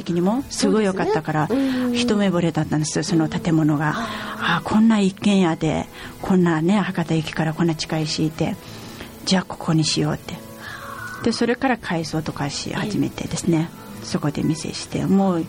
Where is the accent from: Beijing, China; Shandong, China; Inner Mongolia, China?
Inner Mongolia, China; Ordos; Japanese is a second language; 私はオルトス出身ですよね。オルトスっていう地域の人たちって多分ちっちゃい子供からもうおじいちゃんおばあちゃんまでみんな歌いますね。